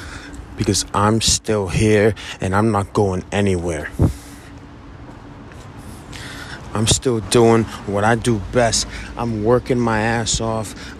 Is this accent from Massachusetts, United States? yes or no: yes; Boston, Massachusetts, United States; I come from South Boston, Massachusetts. One hell of a town. I know a lot of people out here. I grew up with a lot of people